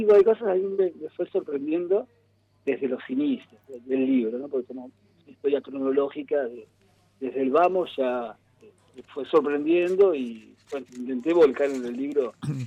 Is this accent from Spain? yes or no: no; La Plata, Buenos Aires Province, Argentina; Porque siendo platense, uno se pregunta